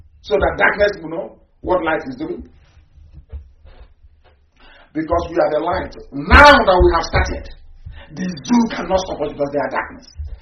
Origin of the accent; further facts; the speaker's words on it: Nigeria; And you call yourself a Nigerian. I'm a Nigerian.